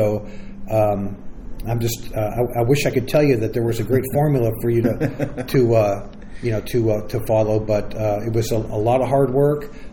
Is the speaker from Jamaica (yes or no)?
no; Ohio, United States; also born or lived in Lakewood, Ohio / Pittsburgh, Pennsylvania / Detroit, Michigan; Well, okay, so I'm sort of a Midwest guy. I was born in the Cleveland, Ohio area, Lakewood, Ohio. Moved shortly after that to the Pittsburgh, Pennsylvania area. Then moved to the Detroit, Michigan area, and then found my way back to Ohio.